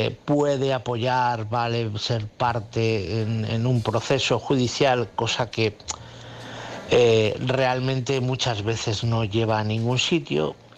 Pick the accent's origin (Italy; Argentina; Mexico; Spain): Spain; Toledo, Castilla-La Mancha; Hola, buenas noches, Álvaro. … de Toledo.